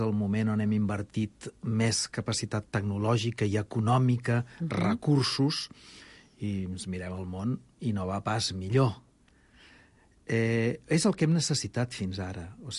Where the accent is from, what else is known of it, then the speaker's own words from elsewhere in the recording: Catalonia, Spain; O sigui que com a catalans i gent de parla catalana, doncs tenim un gran repte.